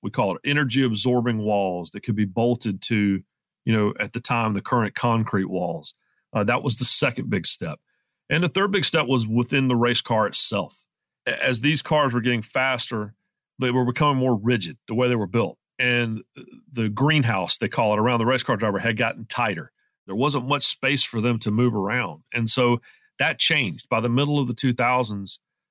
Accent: Rockingham, North Carolina, United States; The very next weekend, the next race was scheduled at my hometown track in Rockingham, North Carolina, the North Carolina Motor Speedway.

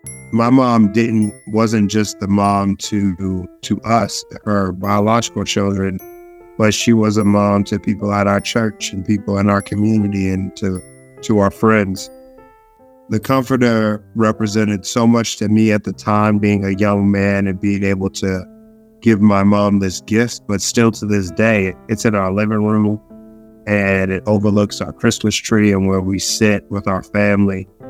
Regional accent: Dorchester, Massachusetts, United States; I was born and raised in Dorchester, Massachusetts.

